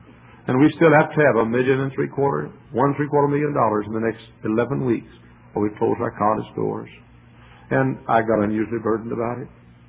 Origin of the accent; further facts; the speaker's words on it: the South, United States; accent: southern; up here in the Northland, all you poor, poor people haven't learned how to talk yet, and with my southern accent.